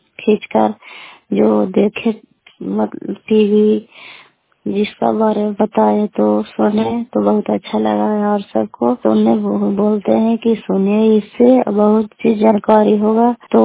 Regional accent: Kalyanpur, Bihar, India; घर कल्याणपुर वाली, बेलसी पंचायत, करखड़ चंडी, जिला नालंदा का निवासी हूँ।

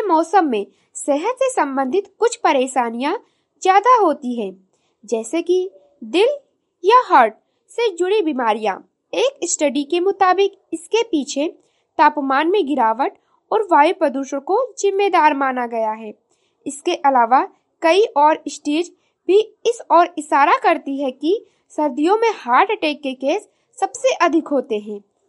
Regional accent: Gonda, Uttar Pradesh, India; और मैं गोंडा जिले से हूँ।

